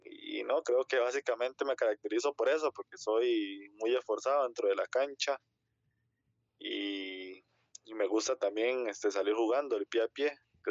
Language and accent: Spanish; Liberia, Guanacaste, Costa Rica; Yo soy nativo de Liberia, hay